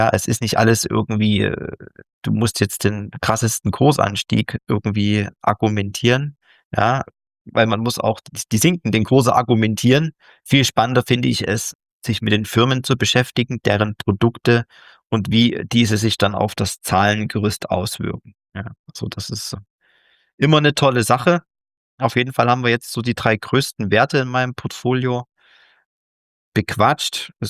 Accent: Dresden, Saxony, Germany; ich wollte gerade nochmal auf diese Familienstruktur eingehen, da ja der Gründer auch aus meiner Heimat kommt, aus Dresden.

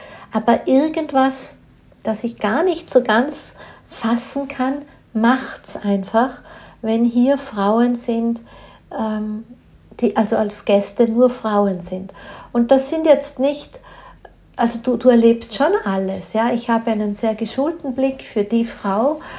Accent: Austria; ich kenne sehr schöne Hotels bei uns in Österreich

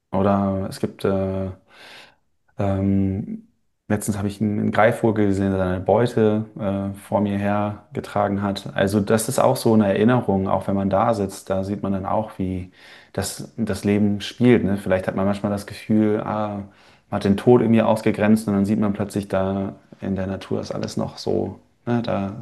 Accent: North Rhine-Westphalia, Germany; in Köln oder in Krefeld, wo ich aufgewachsen bin

